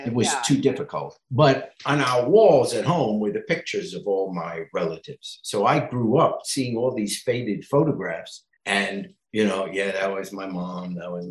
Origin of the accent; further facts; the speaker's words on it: England, United Kingdom; born there; No, I was born in England.